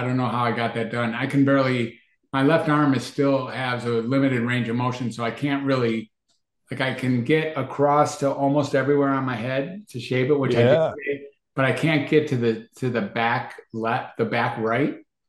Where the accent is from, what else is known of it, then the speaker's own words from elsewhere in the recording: United States; as an American white human being coming from the suburbs of a major city